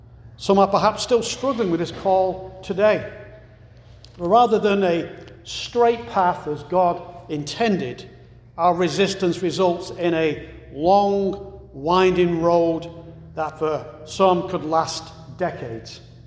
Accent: England, United Kingdom; So growing up in England, Roman roads were kind of an accepted artifact of the landscape.

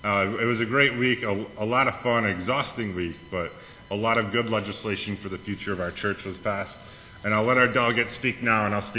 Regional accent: Wisconsin, United States; I'm from Wisconsin, so I got to make it open to cows

